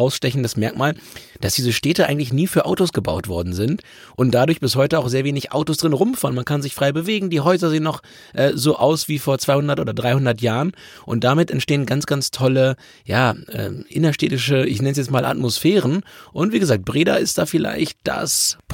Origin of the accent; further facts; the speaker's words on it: Hamburg, Germany; Es erinnert ein ganz klein bisschen für mich als Hamburger ganz müh an Stade